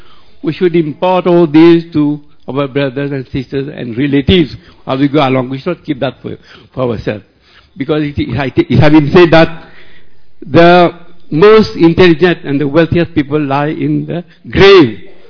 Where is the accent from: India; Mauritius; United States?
Mauritius; from Mauritius.